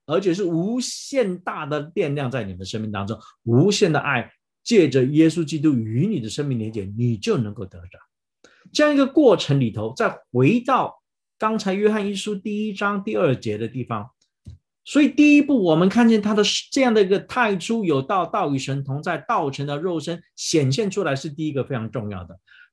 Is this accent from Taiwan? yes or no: yes; Taiwan; 你知道啊，我们台湾人有一个习俗